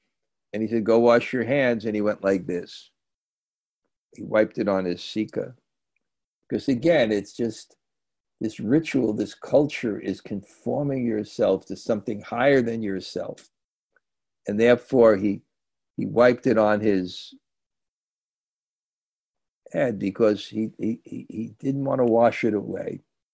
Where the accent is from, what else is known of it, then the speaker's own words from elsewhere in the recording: India; growing up in India, it's like, I just can't.